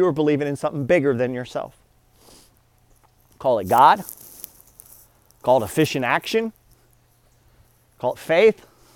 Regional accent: United States; born there; I'm grateful, one, that I was born in America and not Iraq.

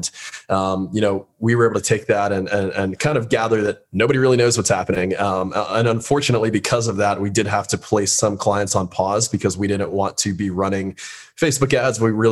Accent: West Palm Beach, Florida, United States; West Palm Beach, Florida. So down, down south.

